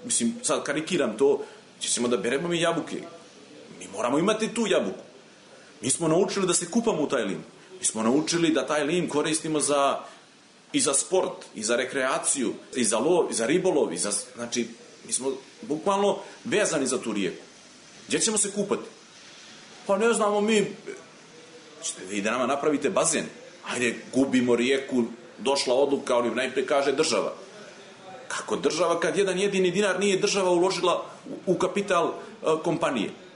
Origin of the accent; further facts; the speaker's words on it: Serbia; Ja sam odrastao pored Lima i znamo šta nam taj Lim znači.